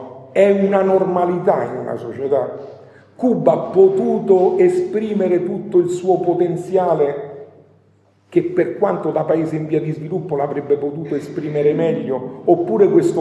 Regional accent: Calabria, Italy; now in Como, Italy; io sono calabrese e rivendico la mia calabresità, ma stando a Como

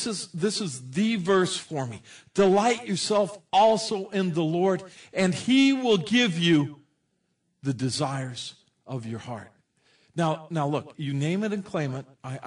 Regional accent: California, United States; I've always been a Southerner. I'm from Southern California.

